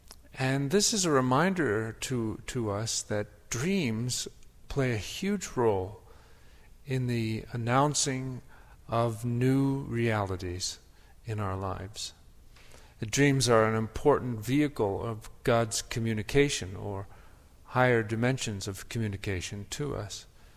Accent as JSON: {"language": "English", "region": "Wisconsin", "country": "United States", "tie": "born or raised there", "said": "like where I grew up in Wisconsin, the light gets stretched."}